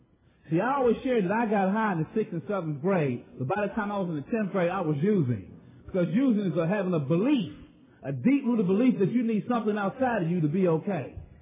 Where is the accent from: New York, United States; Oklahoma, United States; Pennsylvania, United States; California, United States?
Pennsylvania, United States; Pittsburgh; I'm from Homewood, and that's one of the roughest parts in Pittsburgh.